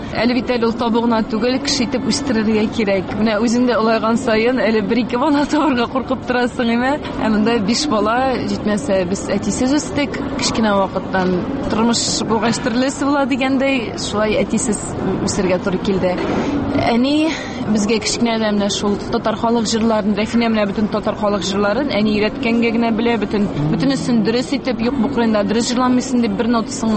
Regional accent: Udomlya, Tver Oblast, Russia; born there; Тивер өлкәсенең Удомль шәһәрендә тудык. Анда безнең әтинең эше буенча направление белән җибәрелеп

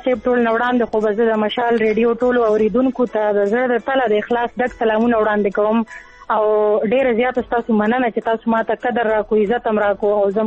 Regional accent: Peshawar, Khyber Pakhtunkhwa, Pakistan; now in Islamabad, Pakistan; موږ خاص ته پیښور یو خو زما وروڼه دلته جاب کوي اسلام آباد کې، نو ځکه موږ بس اسلام آباد کې ژوند کوو، د 13 لسو 11 کالو نه موږ اسلام آباد کې ژوند کوو.

